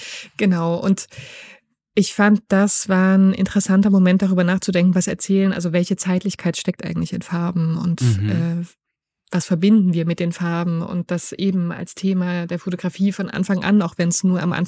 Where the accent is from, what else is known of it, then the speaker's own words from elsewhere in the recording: Germany; Ich bin jetzt in der DDR aufgewachsen